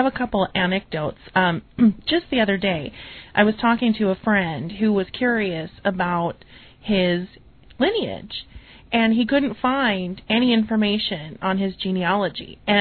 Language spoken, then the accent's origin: English; North Dakota, United States; And there was one girl in my group, and I was from North Dakota, so this was very rare, but there was one girl who was a Mormon